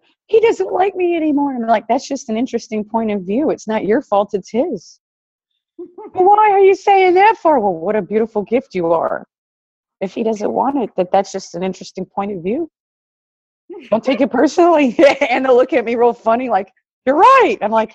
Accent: Somerset, Kentucky, United States; also born or lived in Dearborn / Miami; So I was born in Dearborn, Michigan, but I lived in Miami, Florida for a while. And then I moved to Somerset, Kentucky, which was a totally different lifestyle and mindset.

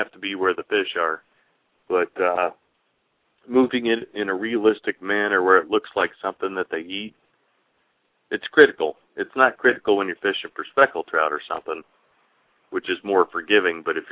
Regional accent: Arizona, United States; moved away as an adult; I grew up in Arizona, graduated from college in Arizona, and then I moved to Florida to go to umpire school.

